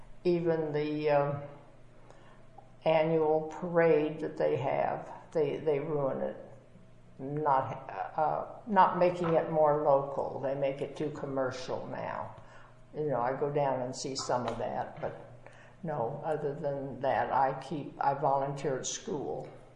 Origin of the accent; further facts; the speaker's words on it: Kansas, United States; also born or lived in California; I tell people that I was born in California, where grandfather was a Presbyterian minister, very conservative, and of course I was baptized Presbyterian, which of course I don't remember. And then we go out to Kansas